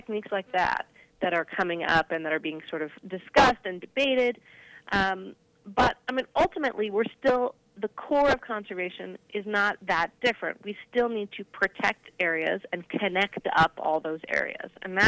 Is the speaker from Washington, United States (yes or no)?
yes; Seattle, Washington, United States; I grew up in Seattle, and pretty within my lifetime, we've seen a lot of bird changes